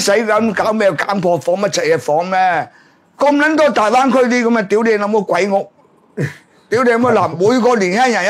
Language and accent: Cantonese; China; 我作為中國人啊，就話你哋嘅政治智慧咧衰撚過清政府。